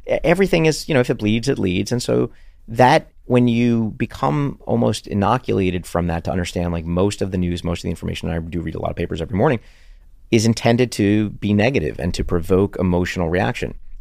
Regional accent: Brooklyn, New York, United States; And I grew up in Coney Island, Brooklyn, single mom, four of us living in a two bedroom, one bath apartment.

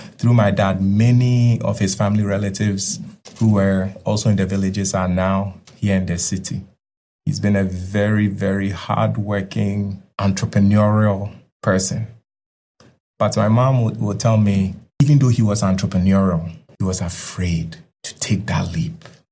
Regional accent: United States; Even though I'm American

